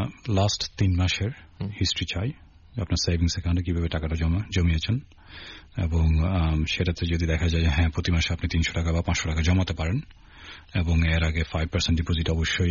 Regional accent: Chittagong, Chittagong Division, Bangladesh; আমি অনেক শহরে গেছি কিন্তু যেহেতু চিটাং আমি বড় হয়েছি, সবসময় চিটাংয়ের প্রতি একটা আলাদা টান আছে, এবং বেশিরভাগ বন্ধুও কিন্তু চিটাংয়ে

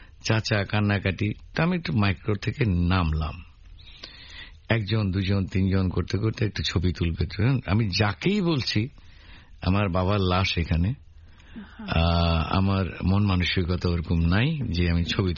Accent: Sitakunda, Chittagong Division, Bangladesh; ঢাকা থেকে গাড়িতে করে নিয়ে যাবো আমরা সীতাকুণ্ডে আমার গ্রামের বাড়িতে।

